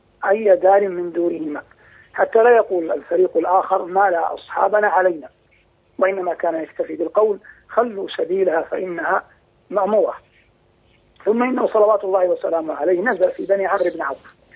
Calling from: Medina, Medina Province, Saudi Arabia; أنا أكلمكم الآن من المدينة المنورة غير بعيد عن مسجد رسول الله صلى الله عليه وسلم

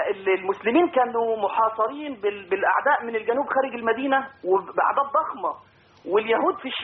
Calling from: Dakahlia, Egypt; انا بتكلم من الدقهلية

